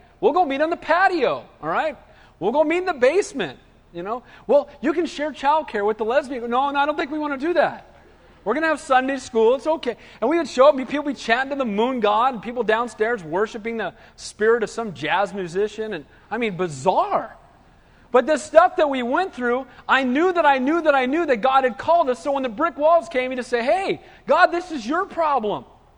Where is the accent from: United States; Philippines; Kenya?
United States; Santa Cruz, California; Because I grew up in Santa Cruz